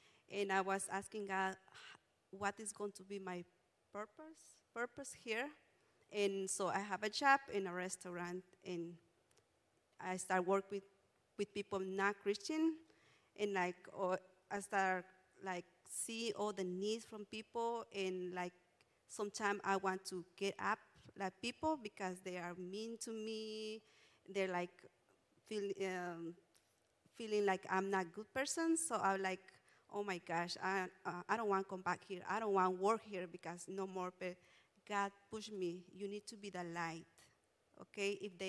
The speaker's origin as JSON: {"language": "English", "country": "Guatemala", "tie": "born or raised there", "moved": "yes", "said": "I grew up in Guatemala, so it wasn't new for me to see all the needs from my country"}